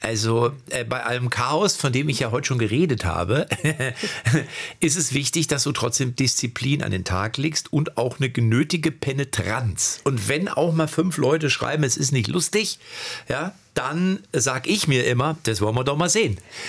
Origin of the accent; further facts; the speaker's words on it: Lippstadt, North Rhine-Westphalia, Germany; Also entweder in meiner Heimatstadt, in Lippstadt